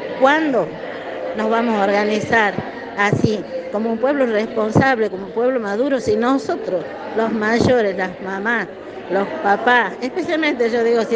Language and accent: Spanish; Jujuy, Argentina; de la Cuenca de los Pozuelos, pueblo Colla, pueblo de Llamero